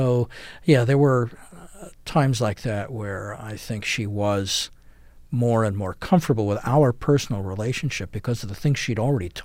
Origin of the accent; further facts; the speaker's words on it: New York City, New York, United States; I grew up in New York City, actually in the Second World War. I was born in 1943. And so there were a lot of fresh European immigrants all around me.